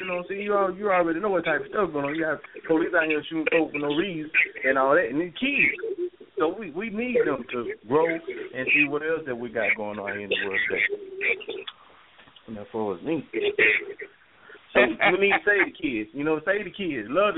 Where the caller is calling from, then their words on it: Dallas, Texas, United States; I'm from Dallas, Texas, and I've been doing comedy for like a year now, going on a year.